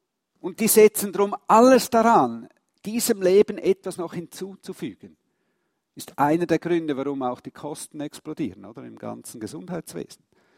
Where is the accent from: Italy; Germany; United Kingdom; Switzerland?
Switzerland; Und da sind wir ja auch recht stolz als Schweizer, oder?